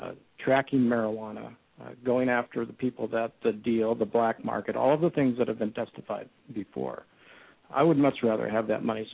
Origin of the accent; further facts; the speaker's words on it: Ketchikan, Alaska, United States; In my hometown of Ketchikan, we have young people who are dying because of methamphetamines and heroin.